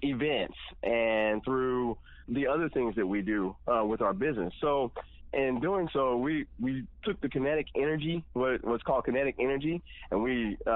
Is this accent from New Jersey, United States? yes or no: no; Columbus, Texas, United States; Yes, I am from Texas, from a little small town called Columbus, Texas.